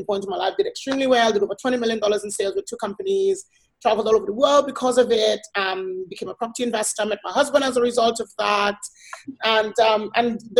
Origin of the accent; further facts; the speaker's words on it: Trinidad & Tobago; I grew up in Trinidad and Tobago, and I grew up very poor.